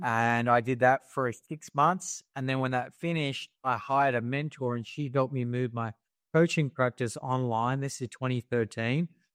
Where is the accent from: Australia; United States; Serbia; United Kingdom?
Australia; Sydney, New South Wales; Growing up in Sydney, Australia, my parents went through a nasty divorce